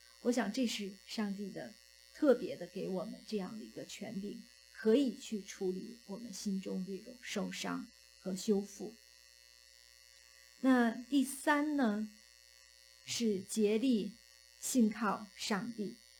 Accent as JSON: {"language": "Chinese", "country": "China", "said": "我在这边碰到一个西人，他知道我是中国人"}